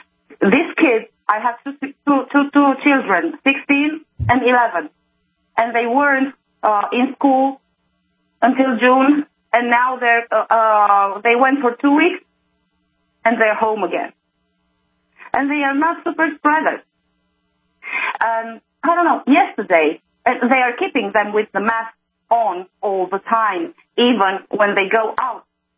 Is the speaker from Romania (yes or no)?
yes; Romania; from Romania.